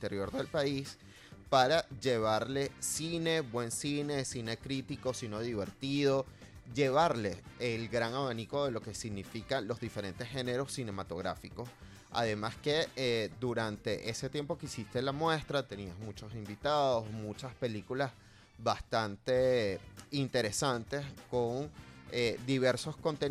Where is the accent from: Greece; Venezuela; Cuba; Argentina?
Venezuela; como somos venezolanos y siempre cerramos con brocha de oro